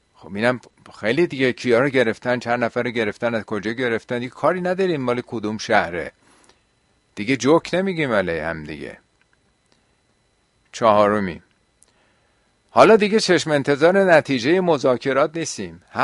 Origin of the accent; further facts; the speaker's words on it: Iran; در این 1 ماه فهمیدیم ما چقدر ایرانی هستیم، چقدر همه ایرانی هستیم